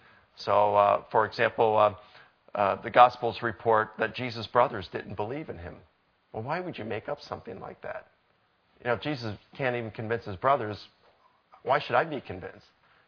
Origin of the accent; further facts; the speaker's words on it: Baltimore, Maryland, United States; Now, I'm from Baltimore.